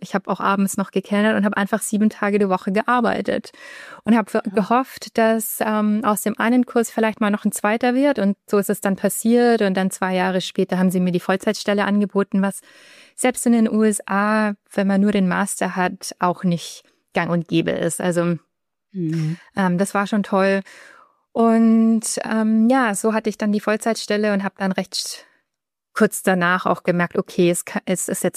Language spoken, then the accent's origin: German; Germany; ich bin Deutsche, ich bin Germanistin